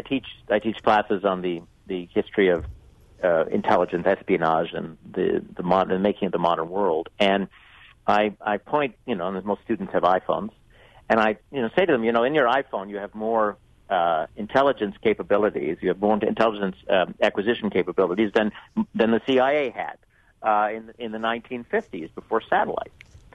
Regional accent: Canada; I grew up in Canada.

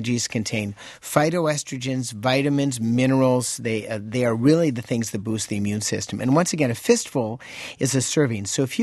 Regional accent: Wisconsin, United States; not just because I'm from Wisconsin and live here

